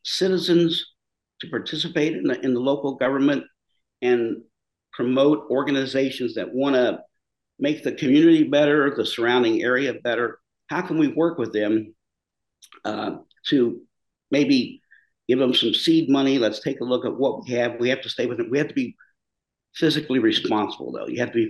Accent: Grafton, United States; moved away as an adult; I was born and raised in Grafton, born in 1955. So you can count on your fingers there. I graduated in 73, left Grafton

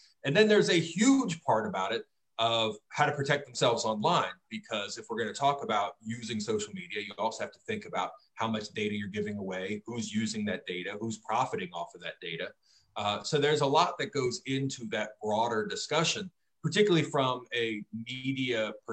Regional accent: Virginia, United States; moved away; I'm from Virginia originally, and I know lots of Virginia is closed, and that's why I'm glad I'm in Florida

